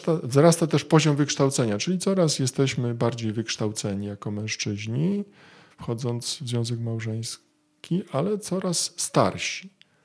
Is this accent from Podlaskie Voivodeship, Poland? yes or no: no; Świętokrzyskie Voivodeship, Poland; Ja pochodzę z województwa świętokrzyskiego i znam dane dotyczące województwa świętokrzyskiego.